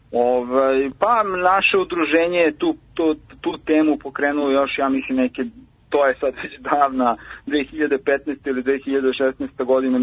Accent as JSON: {"language": "Serbian", "town": "Borča", "region": "Belgrade", "country": "Serbia", "said": "Ja sam iz Borče"}